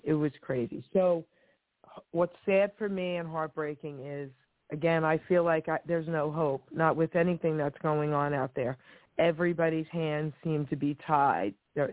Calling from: New Jersey, United States; I'm calling from New Jersey.

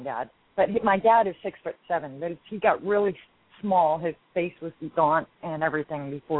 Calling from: Lynnwood, Washington, United States; From Lynnwood, Washington.

